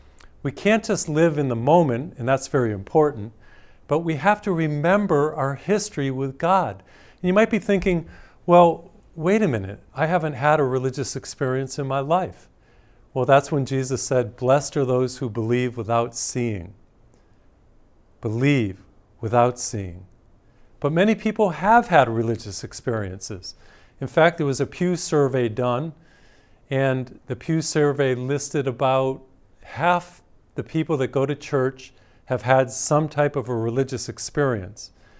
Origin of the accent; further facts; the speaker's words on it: Massachusetts, United States; I come from Massachusetts, a middle-class neighborhood. I had never seen poverty like that.